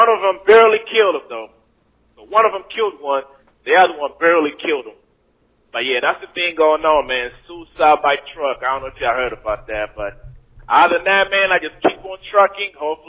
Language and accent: English; Rwanda; now in United States; As y'all know, you know, I came from Rwanda, so I skipped death a couple times. You know, been to different countries